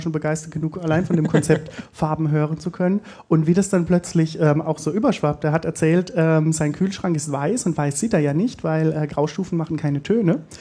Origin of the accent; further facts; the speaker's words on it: Freiburg, Baden-Württemberg, Germany; Ja, ich komme aus Freiburg hierher, bin ganz geflasht von der großen Stadt